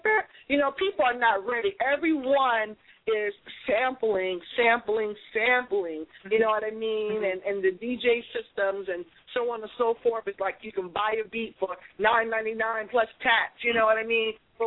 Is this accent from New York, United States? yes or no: no; Boston, Massachusetts, United States; And I'm from Boston. People be like, are there any black people in Boston?